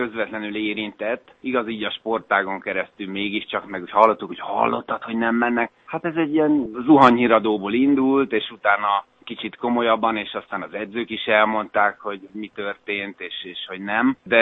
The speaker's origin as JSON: {"language": "Hungarian", "region": "Budapest", "country": "Hungary", "tie": "born or raised there", "said": "én egy kőbányai gyerek vagyok, és ott a 9. emeletről mindig néztem a repülőgépeket"}